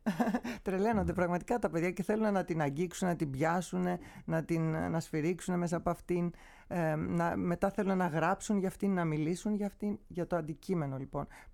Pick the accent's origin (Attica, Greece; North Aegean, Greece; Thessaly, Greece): North Aegean, Greece; Mytilene; γιατί εγώ πέρασα στο Ρέθυμνο και έπρεπε να σπουδάσω εκεί. Μάλιστα. Ενώ κατάγομαι από τη Μυτιλίνη.